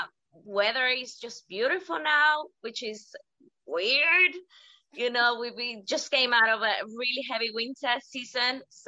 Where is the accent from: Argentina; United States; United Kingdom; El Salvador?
El Salvador; now in Gibraltar; I'm 29 years old. I'm proudly from El Salvador. It's in Central America. It's not in Brazil. It's not a town in Mexico.